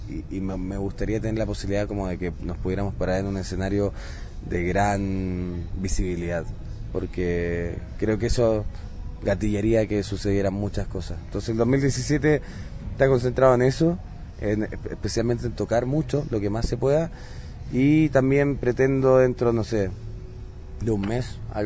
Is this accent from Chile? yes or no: yes; Chile; Yo no me había dado cuenta de eso siendo chileno, estando en Chile, viviendo toda la vida en Chile